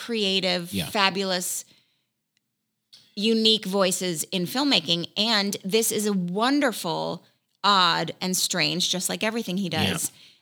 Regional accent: Malibu, California, United States; born there; I was born in Malibu

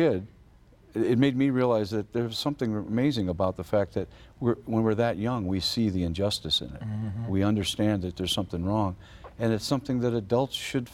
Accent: St. Louis, Missouri, United States; when I grew up in St. Louis, it was this country was in a state of apartheid. You know, it was the 50s.

